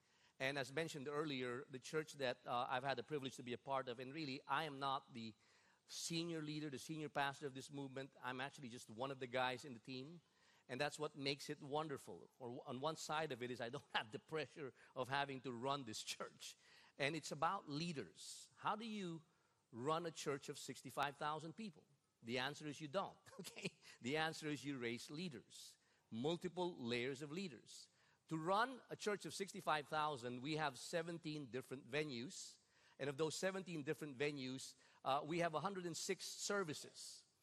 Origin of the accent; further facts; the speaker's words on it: Philippines; because we're from the Philippines, what are the benefits of the Philippines? It's very hot and it's humid, which keeps us looking young.